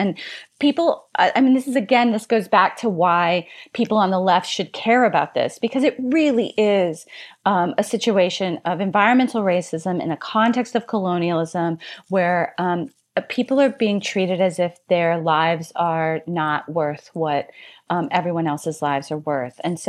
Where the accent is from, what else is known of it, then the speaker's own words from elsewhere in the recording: Louisiana, United States; including in my home state of Louisiana, those places have been declared Superfund sites